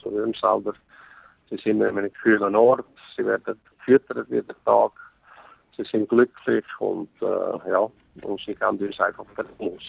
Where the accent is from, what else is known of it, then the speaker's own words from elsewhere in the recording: Switzerland; born there; also born or lived in Cuba; bin auch mit aufgewachsen mit Spanisch und Deutsch, also ich bin in der Schweiz geboren, aber doch die ersten paar Jahre in Kuba aufgewachsen.